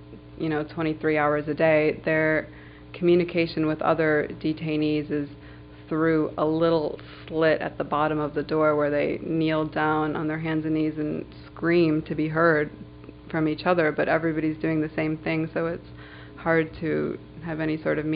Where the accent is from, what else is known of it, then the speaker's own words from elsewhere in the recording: United States; They didn't believe that I could possibly be Muslim because I was raised in America